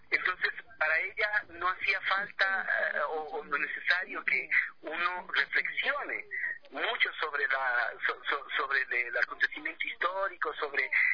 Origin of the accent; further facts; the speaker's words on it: Ibarra, Imbabura, Ecuador; Yo también soy de este país, y al ser ibarreña tengo los mismos derechos que todo.